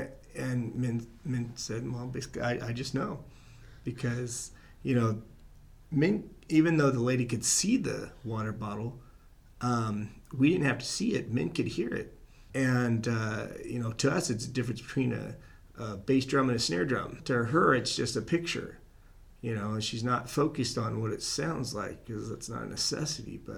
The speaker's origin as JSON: {"language": "English", "town": "Palo Alto", "region": "California", "country": "United States", "tie": "born there", "also_born_or_lived": "San Francisco / Florida / Connecticut / Oregon", "said": "I was born in Palo Alto, California, but my family moved around a lot. We've been to various places, San Francisco and Florida, back and forth, and Connecticut, and somehow we wound up back here in Southern Oregon"}